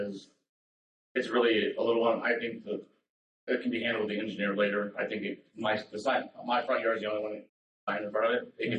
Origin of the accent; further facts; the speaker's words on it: Wichita, Kansas, United States; because I come from, my hometown is Wichita, Kansas.